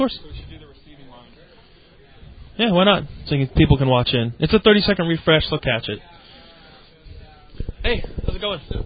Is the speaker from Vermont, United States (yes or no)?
no; Texas, United States; Born and raised in Texas.